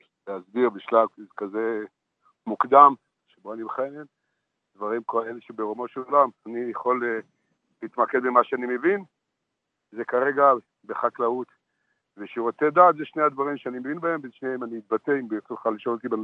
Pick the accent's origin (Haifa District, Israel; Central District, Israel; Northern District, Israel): Northern District, Israel; אני בא מאזור הגליל העליון, כן.